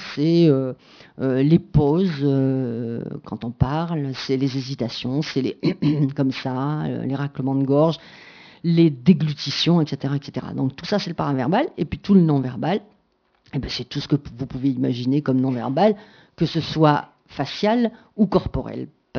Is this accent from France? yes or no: yes; Marseille, Provence-Alpes-Côte d'Azur, France; je caricature un peu, hein, parce que je suis marseillaise, donc j'ai une tendance à la caricature.